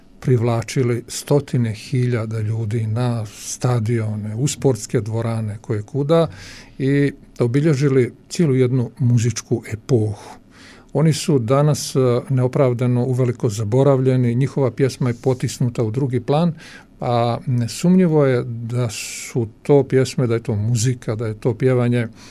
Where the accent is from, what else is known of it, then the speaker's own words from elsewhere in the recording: Gradiška, Republika Srpska, Bosnia & Herzegovina; To govori da takav festival stiče publiku kod nas u Gradišci i da ima smisla.